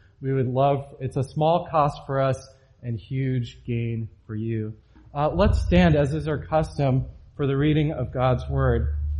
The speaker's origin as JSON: {"language": "English", "town": "Cape Town", "region": "Western Cape", "country": "South Africa", "moved": "as an adult", "lives_now": "United States", "said": "I moved to America from a place which didn't have very harsh winters at all. I came from Cape Town, South Africa."}